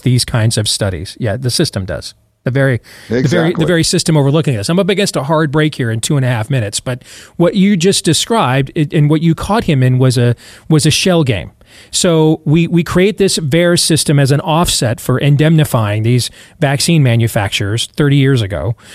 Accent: Iowa, United States; I want to take you to my home state of Iowa, where I live, where we were one of the freest state, maybe the freest state in the union during the lockdowns.

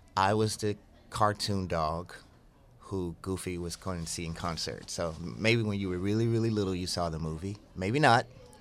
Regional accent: Texas, United States; I'm from Texas, and I've been singing since I was 3.

